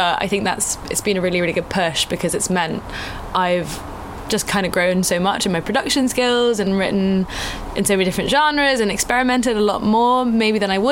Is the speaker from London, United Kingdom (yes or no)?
yes; London, United Kingdom; also born or lived in South Africa / Mexico City, Mexico; I was born in South Africa, lived in Mexico City, and then raised in London. So having South African parents and kind of always feeling a little bit international